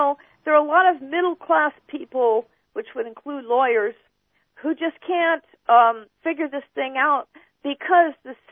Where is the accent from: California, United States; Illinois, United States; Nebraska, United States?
California, United States; Los Altos; I grew up in this general area. I was raised in Los Altos.